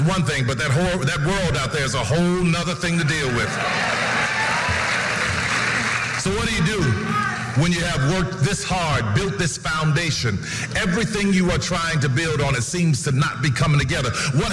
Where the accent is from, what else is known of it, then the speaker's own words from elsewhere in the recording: New Orleans, Louisiana, United States; And I grew up in New Orleans, so you had to put in these 30-foot pilings sometimes in the ground to be able to support the building.